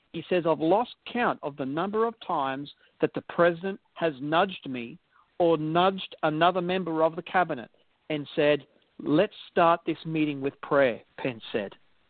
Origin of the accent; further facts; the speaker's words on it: Australia; And I'm even saying this as an Australian.